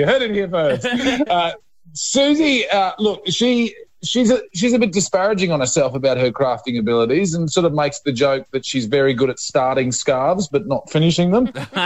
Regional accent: Queensland, Australia; now in Victoria, Australia; my home state, and I'm stuck down here in Victoria

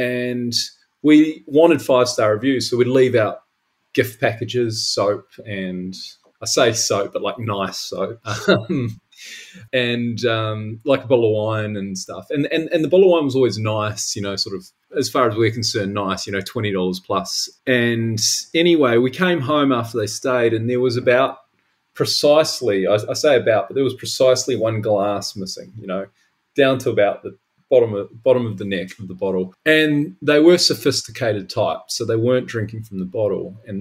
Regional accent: New Zealand; So I'm a Kiwi.

